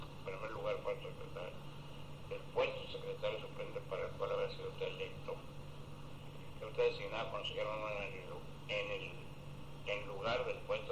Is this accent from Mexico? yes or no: yes; Durango, Mexico; Yo nací en Durango, el 16 de abril de 1919. Durango. Ahí viví con mis padres adoptivos, que es mi hermana y su esposo